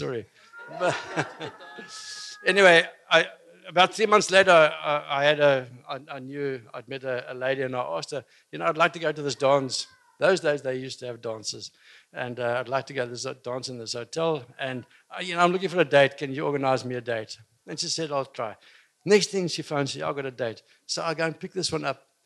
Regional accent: Port Elizabeth, Eastern Cape, South Africa; moved away as an adult; now in Windhoek, Namibia; And I grew up in Port Elizabeth and the age of 22. I wanted to spread my wings, and a friend of mine had moved to Windhoek. And he said, it's a great place, so I joined him in Windhoek

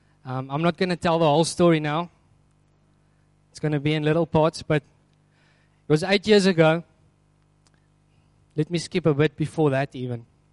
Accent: Malmesbury, Western Cape, South Africa; now in Hermanus, South Africa; We're from Malmesbury, by the way. That's a beautiful place.

